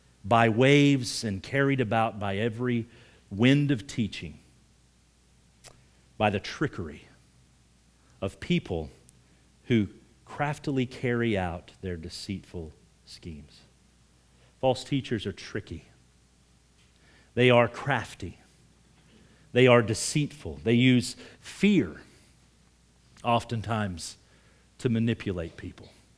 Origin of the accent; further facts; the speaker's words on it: Morris, United States; we drove into Morris, which is the town that was directly struck, and my hometown, where I grew up, little town, 1,200 people.